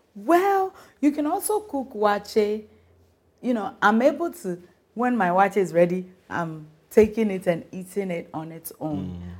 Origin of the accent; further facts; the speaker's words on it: Ghana; growing up in Ghana, when Rawlings was in power, the streets were safer.